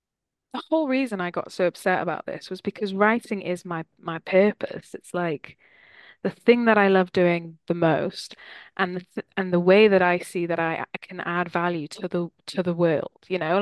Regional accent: Wales, United Kingdom; Grew up in Wales, and it's a big part of the Welsh national identity is our coal mining history. Very working class

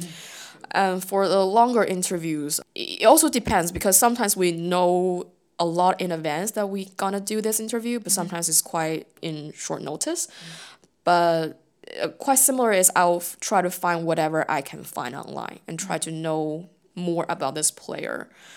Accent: Beijing, China; now in United Kingdom; I'm from Beijing. I grew up in Beijing. Beijing is still my city and will always be my city.

